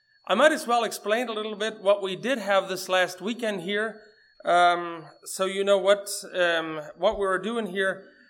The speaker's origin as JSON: {"language": "English", "country": "Mexico", "said": "I am from Mexico."}